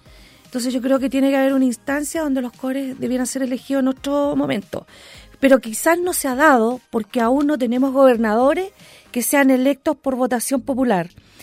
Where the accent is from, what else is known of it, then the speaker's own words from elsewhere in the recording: La Florida, Santiago Metropolitan Region, Chile; Yo soy nacida y criada en La Florida.